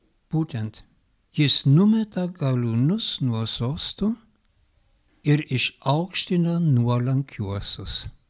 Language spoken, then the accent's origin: Lithuanian; Germany; Lithuanian is a second language; Ir dabar žiūrėkim, ką mes krikščioniai padarėm žydėms istorijoje. Aš kalbu dabar kaip vokietis.